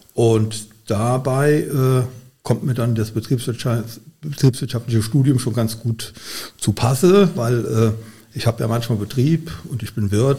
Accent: Koblenz, Rhineland-Palatinate, Germany; Gülz ist für mich halt Heimat, mein Geburtsort und meistens auch mein Aufenthaltsort gewesen und Gülz ist halt ein Stück von mir.

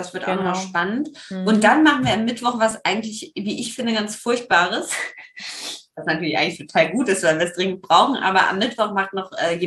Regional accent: Rhineland, Germany; ich komme ja aus dem Rheinland

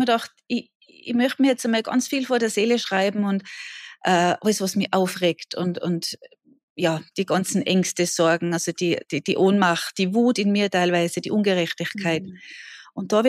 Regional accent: Tyrol, Austria; Und ich bin aus Österreich, aus Tirol. Ich sage immer ganz gern dazu, aus dem Bergdoktorland

